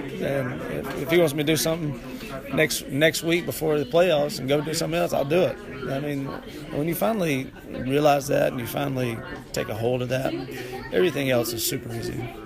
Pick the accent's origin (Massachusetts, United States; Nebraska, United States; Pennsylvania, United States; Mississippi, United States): Mississippi, United States; We're from Mississippi. We love slow pace.